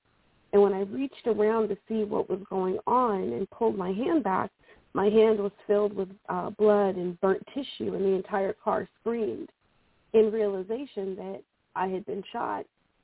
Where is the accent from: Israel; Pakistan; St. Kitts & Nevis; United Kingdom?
St. Kitts & Nevis; also born or lived in Canada; now in California, United States; I'm in California. I'm originally from St. Kitts. I lived in Canada.